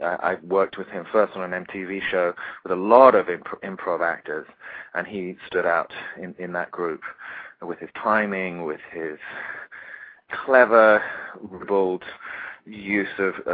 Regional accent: United Kingdom; I'm British, he's American.

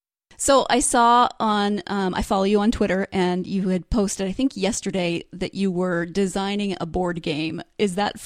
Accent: Montana, United States; can you tell that I grew up in Montana and I have to ask about the weather

